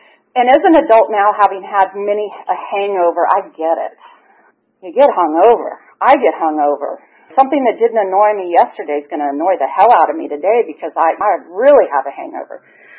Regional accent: Nashville, Tennessee, United States; born there; I was born in Nashville, Tennessee.

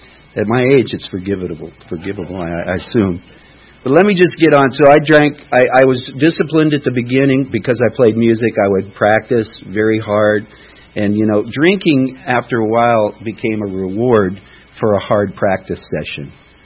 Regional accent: Denver, Colorado, United States; born there; I was born in Denver, Colorado on Easter Sunday a long time ago.

